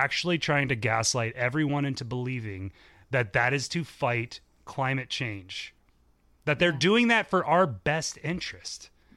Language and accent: English; Ireland; you're as white as an Irishman as me, you're gonna get burnt